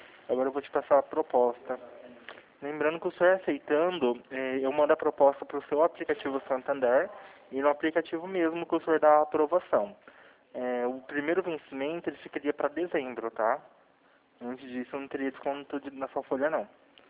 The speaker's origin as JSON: {"language": "Portuguese", "town": "Campinas", "region": "São Paulo", "country": "Brazil", "said": "Não, falo aqui de Campinas, São Paulo."}